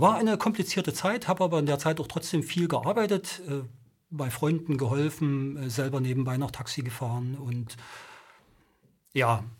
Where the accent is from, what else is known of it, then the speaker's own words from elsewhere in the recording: Dresden, Saxony, Germany; accent: Saxon; also born or lived in Dessau; Aber seit 1965 bin ich Dresdner. Also ich bin schon ein richtiger, echter Dresdner und liebe diese Stadt auch ungemein.